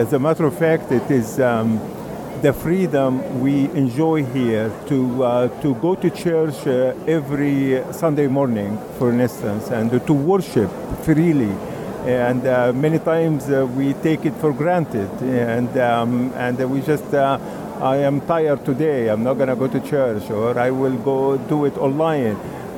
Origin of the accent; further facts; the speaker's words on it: Egypt; Many times, as soon as I say I'm from Egypt, they say, oh, you are a Muslim. I say, no. Okay, well, you've been a Muslim and you converted to Christianity. I say, no, that is also not true. As a matter of fact, I was born in a Christian home